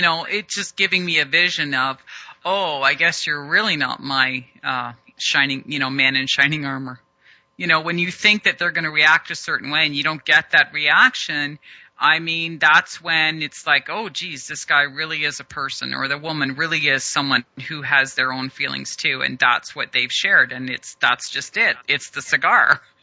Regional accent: Canada; And I'm from Canada. I'm from north of you.

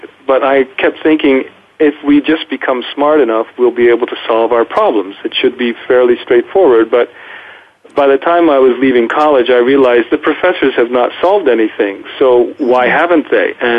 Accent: Swarthmore, Pennsylvania, United States; Well, when I was growing up in Swarthmore, outside Philadelphia, I was living in a town that was mostly white, and our family was interracial.

